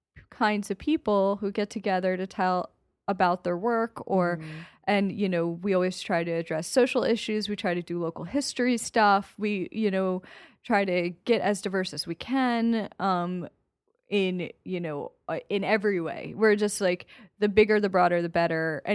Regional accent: Philadelphia, Pennsylvania, United States; Come true. My hometown, my favorite place. I'm doing my event there.

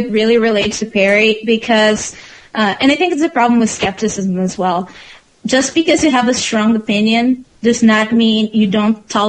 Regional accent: Brazil; English is a second language; now in New York, United States; Yeah, I'm from South America, born and raised in Brazil.

